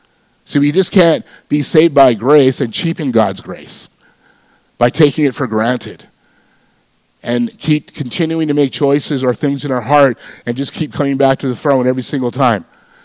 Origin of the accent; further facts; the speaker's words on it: Vancouver, British Columbia, Canada; When I was growing up in Vancouver, I didn't grow up as a Christian, and my parents and I were practicing Hindus.